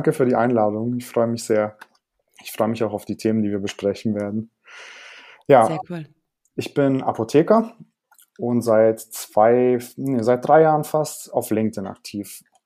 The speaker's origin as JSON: {"language": "German", "town": "Ulm", "region": "Baden-Württemberg", "country": "Germany", "tie": "born or raised there", "said": "Also genau, ich bin aufgewachsen in Ulm und wir haben ein ganz normales Leben geführt."}